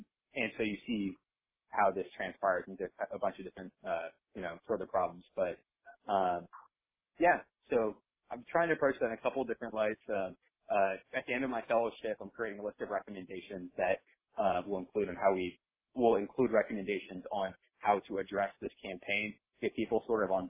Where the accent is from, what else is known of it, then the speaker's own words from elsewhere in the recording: Iowa, United States; But I'm from Iowa originally, and I graduated college, and I moved home for 2 weeks before coming out to New York.